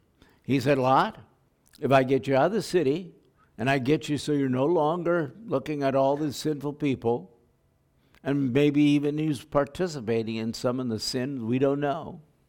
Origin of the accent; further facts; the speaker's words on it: Bozeman, Montana, United States; And I grew up in Bozeman, Montana.